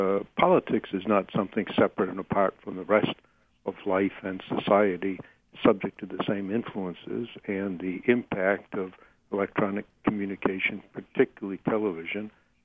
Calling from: New York, United States; From New York.

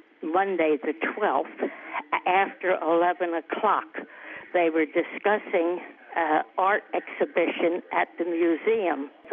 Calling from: Ellisville, New York, United States; from Ellisville, New York. I'm a member.

